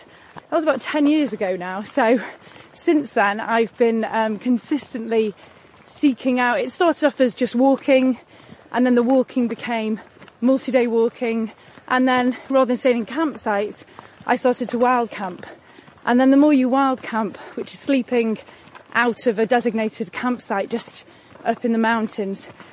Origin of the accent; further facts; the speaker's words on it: Wales, United Kingdom; I grew up right near Snowdonia National Park in North Wales, so the mountains were right there, the wild areas were right there